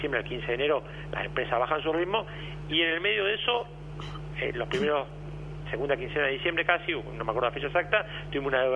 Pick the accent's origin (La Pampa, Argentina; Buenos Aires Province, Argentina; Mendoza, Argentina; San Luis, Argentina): Buenos Aires Province, Argentina; Guaminí; yo soy de Guaminí. Yo fui intendente dos mandatos por Guaminí.